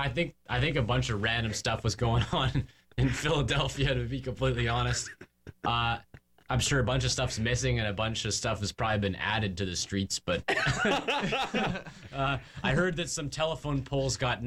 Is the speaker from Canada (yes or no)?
yes; Canada; I as a Canadian, I kind of appreciate it.